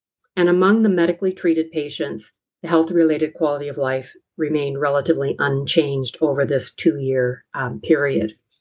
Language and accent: English; Toronto, Ontario, Canada; I'm a neuropsychologist from Toronto, Canada. I work at the University of Toronto and the Hospital for Sick Children.